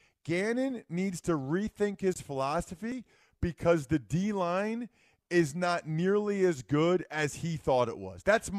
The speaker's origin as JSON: {"language": "English", "town": "Wyomissing", "region": "Pennsylvania", "country": "United States", "tie": "born or raised there", "said": "I remember growing up in Wyomissing, which is Reading, watching the Eagles."}